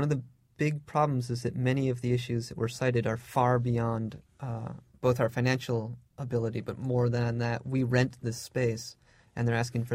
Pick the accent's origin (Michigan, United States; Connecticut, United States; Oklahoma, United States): Connecticut, United States; New Haven; I hail from New Haven, Connecticut, which started in the mid-'80s, made a huge push to become an arts and cultural center.